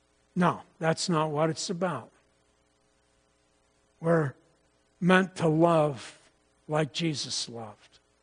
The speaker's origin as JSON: {"language": "English", "region": "Pennsylvania", "country": "United States", "tie": "born or raised there", "said": "I grew up in Pennsylvania here over in a small church up along the South Mountain."}